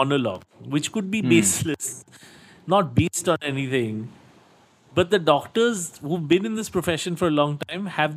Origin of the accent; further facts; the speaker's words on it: India; And I wanted your view on why it is that as Indian families, we can't wait for the truth